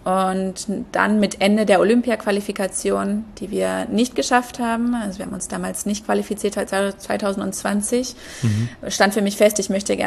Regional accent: Kempten, Bavaria, Germany; moved away as an adult; also born or lived in Würzburg; ich bin in Kempten im Allgäu groß geworden, bin dann mit 18 nach Würzburg gezogen und habe dort an der Uni in Würzburg studiert

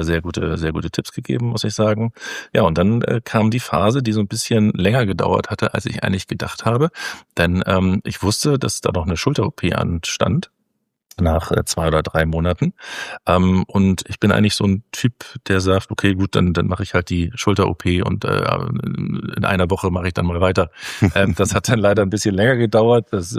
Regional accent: Hamburg, Germany; ich bin 52 Jahre alt. Ich bin Hamburger, das heißt, ich bin in Hamburg geboren und auch in Hamburg aufgewachsen.

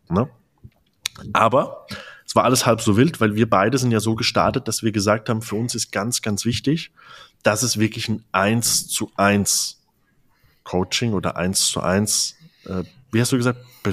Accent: Rhineland-Palatinate, Germany; wie man hier bei uns in der Pfalz sagt.

